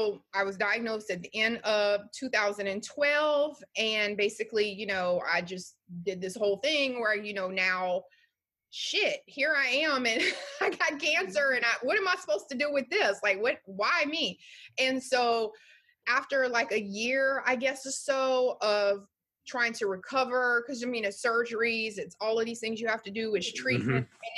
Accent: Louisiana, United States; I'm from Louisiana and I had a great mom and dad, but they didn't teach me anything about life.

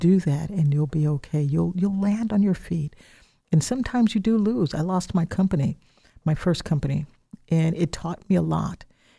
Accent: Midwest, United States; Like I said earlier, I'm from the Midwest, and so we didn't wait to buy an umbrella because thunderstorms are common in the Midwest.

